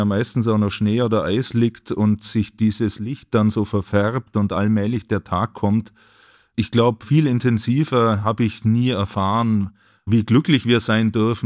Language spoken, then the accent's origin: German; Günzburg, Bavaria, Germany; born there; now in Munich, Germany; Ich lebe in München, ich bin geboren in Günzburg, also in Mittelschwaben sozusagen